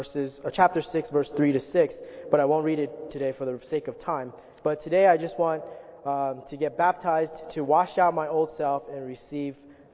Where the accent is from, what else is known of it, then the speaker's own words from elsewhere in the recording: Dalian, Liaoning, China; I am from Dalian, China. I was raised in China and received an atheism education.